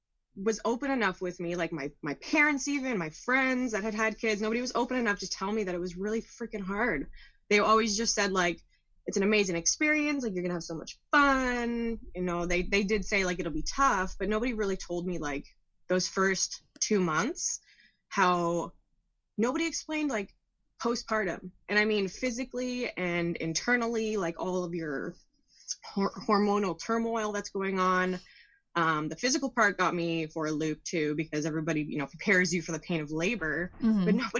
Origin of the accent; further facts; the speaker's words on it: Ontario, Canada; I'm from Ontario, Canada.